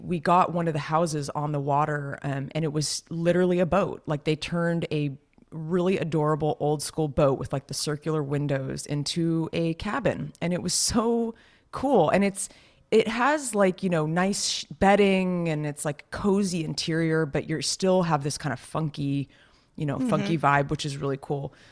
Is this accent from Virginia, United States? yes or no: no; Los Gatos, California, United States; I have a hard time going back to my hometown, Los Gatos, which is a really, really nice town.